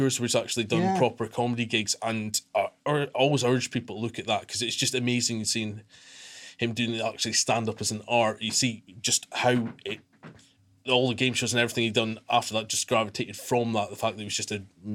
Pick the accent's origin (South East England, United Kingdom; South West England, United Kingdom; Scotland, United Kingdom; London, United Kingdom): Scotland, United Kingdom; Aberdeen; Okay, so I'm from Aberdeen originally, and sort of grew up in the the bit where it just about becomes Aberdeenshire, which is quite nice, but it's still Aberdeen.